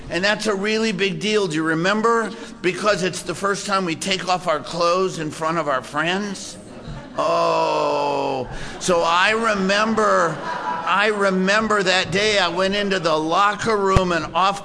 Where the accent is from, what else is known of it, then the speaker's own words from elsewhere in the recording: Kalamazoo, Michigan, United States; born there; now in Los Angeles, United States; My story starts in the place where I was born in Michigan, a little small town called Kalamazoo. And I was born into this Jewish family.